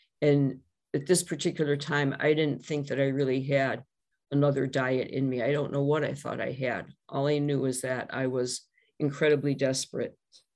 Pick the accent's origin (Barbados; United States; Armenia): United States; Cleveland, Ohio; now in Michigan, United States; I live in Michigan now, I'm from Cleveland. I still identify as a Buckeye. I'm glad to be home in Ohio tonight.